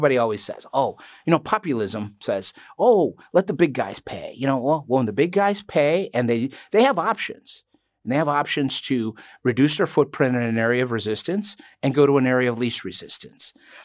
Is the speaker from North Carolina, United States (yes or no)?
no; Chicago, Illinois, United States; You know, I grew up in Chicago. I've, you know, been a Chicago resident for the majority of my life.